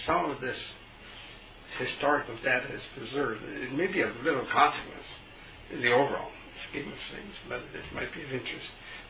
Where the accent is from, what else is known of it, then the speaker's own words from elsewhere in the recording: Ireland; born there; moved away as an adult; Yeah, well, I was born in Ireland.